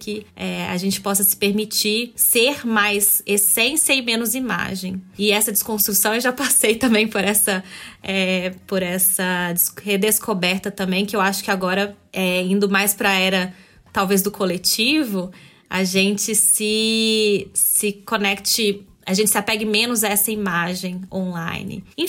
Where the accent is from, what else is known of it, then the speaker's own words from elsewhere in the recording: Minas Gerais, Brazil; Eu sou mineira. Eu cresci ouvindo essa questão, né?